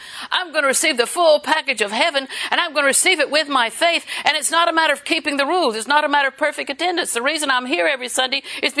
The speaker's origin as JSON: {"language": "English", "town": "Auburndale", "country": "United States", "tie": "born or raised there", "said": "I was raised in Auburndale to the store there in Auburndale, the drugstore."}